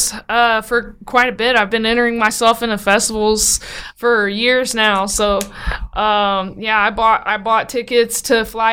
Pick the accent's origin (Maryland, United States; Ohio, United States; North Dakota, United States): Ohio, United States; I got hired to do the gig in Ohio, which was fun. And people from my hometown were at the gig they weren't even expecting to see me.